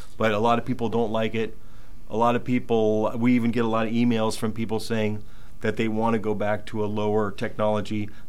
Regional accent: California, United States; That's our backyard. We are from Central Coast, Northern California.

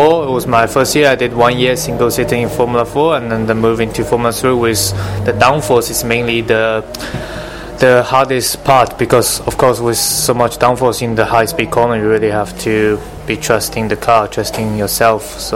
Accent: China; from China, and you are listening to F1 Weekly.

